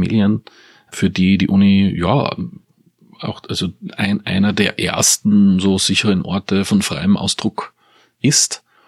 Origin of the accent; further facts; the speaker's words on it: Eckersdorf, Styria, Austria; Ich bin aufgewachsen in Eckersdorf bei Graz und hatte eine glückliche Kindheit. Das ist sehr ländlich geprägte Gemeinde.